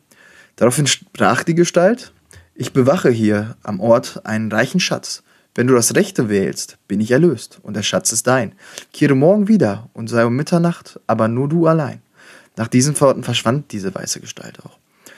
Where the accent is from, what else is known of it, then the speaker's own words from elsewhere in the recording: Schwerte, North Rhine-Westphalia, Germany; Heute reden wir über meine Heimatstadt Schwert, in der ich geboren und aufgewachsen bin.